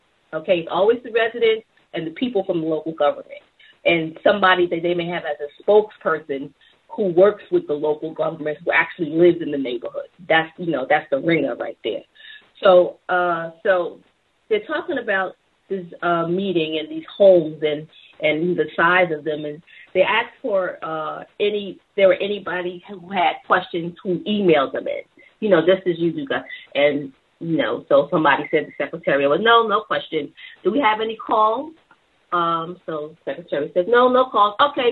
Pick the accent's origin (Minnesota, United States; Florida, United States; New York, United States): New York, United States; now in South Carolina, United States; I'm from New York, and I've been in South Carolina for about 5 years.